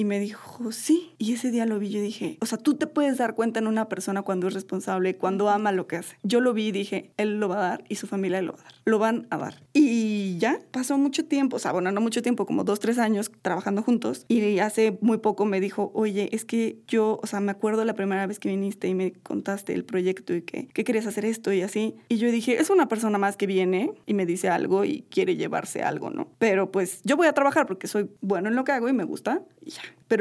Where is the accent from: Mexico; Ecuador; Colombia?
Mexico; cuando regresé a México dije, esto lo tengo que empezar en mi país.